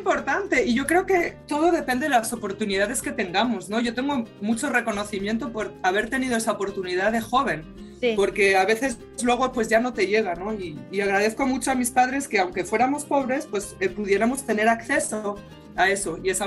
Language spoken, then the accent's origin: Spanish; Barcelona, Catalonia, Spain; born there; yo nací en Barcelona, mi papá es francés y mi mamá es del Pirineo de Aragón.